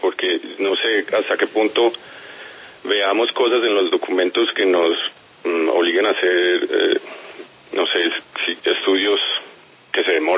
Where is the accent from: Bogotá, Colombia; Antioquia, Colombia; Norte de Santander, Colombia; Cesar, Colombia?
Antioquia, Colombia; Medellín; born there; Sí, yo nací en Medellín, claro.